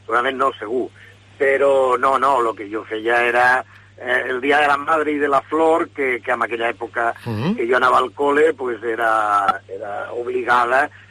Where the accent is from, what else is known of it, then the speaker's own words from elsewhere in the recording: Lleida, Catalonia, Spain; born there; Bueno, vaig néixer a Lleida, amb una família d'un senyor mallorquí